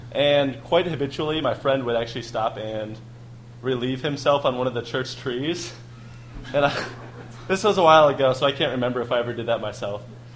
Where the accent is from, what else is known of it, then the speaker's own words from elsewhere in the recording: Nebraska, United States; I'm from Nebraska, just graduated at the University of Nebraska-Lincoln.